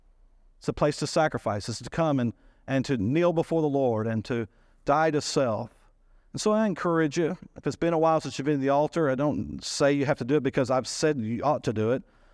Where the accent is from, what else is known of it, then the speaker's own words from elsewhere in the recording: Texas, United States; But being hospitable, being kind, being Texan. We talked about that a few months ago, being Texan. Texans are friendly. We're just friendly.